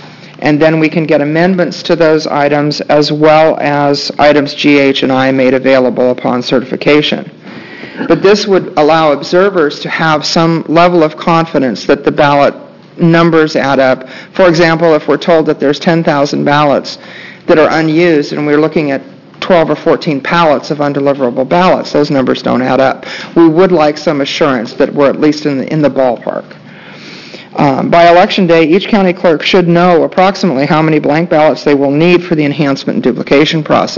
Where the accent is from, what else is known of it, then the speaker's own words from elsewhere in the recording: Beaverton, Oregon, United States; I'm from Beaverton, Oregon, and I am the brand newly appointed Republican Party State Voter Integrity Chair.